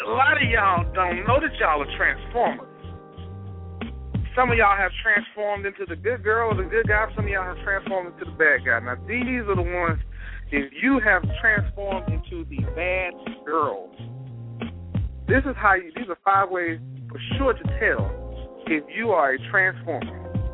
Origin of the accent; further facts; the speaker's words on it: Mississippi, United States; Hell, I grew up in Mississippi.